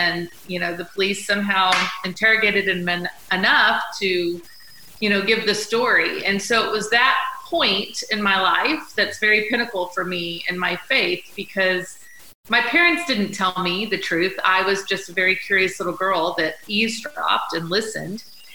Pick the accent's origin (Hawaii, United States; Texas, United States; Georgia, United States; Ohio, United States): Texas, United States; Sherman; I'm a Texas girl. I was brought up in Sherman, Texas, for the most part. One of four. And you know, brought up Catholic.